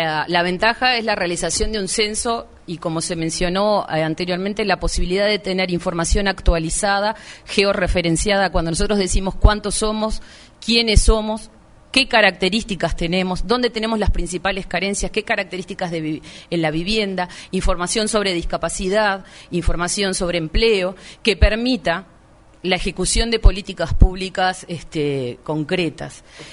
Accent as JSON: {"language": "Spanish", "country": "Uruguay"}